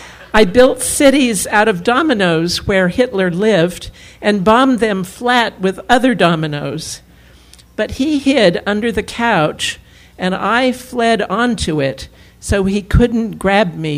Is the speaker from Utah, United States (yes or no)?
yes; Utah, United States; I grew up in the Wasatch Mountains of south central Utah, and in this little cabin that you can see here, I had no running water, no electric lights